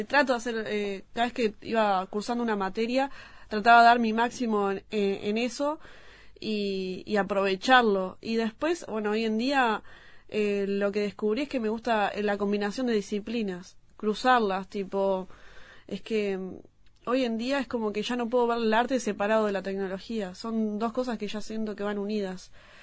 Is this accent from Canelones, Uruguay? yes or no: yes; Atlántida, Canelones, Uruguay; porque yo soy de Atlántida, Canelones.